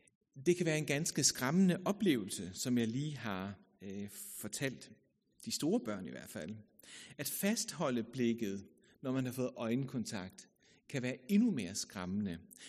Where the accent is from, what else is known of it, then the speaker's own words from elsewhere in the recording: United Kingdom; also born or lived in Germany / Zealand / Jutland; now in Copenhagen, Denmark; jeg er født i Tyskland, opvokset i England, boet på Sjælland som barn, og så jeg ved ikke helt, hvor jeg hører hjemme henne, men teenageårene blev udfoldet omkring Vejlefjordskolen.